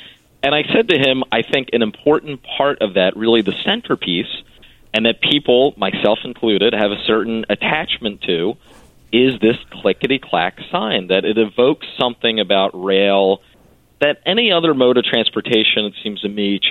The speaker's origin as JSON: {"language": "English", "town": "Philadelphia", "region": "Pennsylvania", "country": "United States", "said": "And I expressed to him that as a Philadelphian, one of the things that I'm most proud about is the beauty of 30th Street Station."}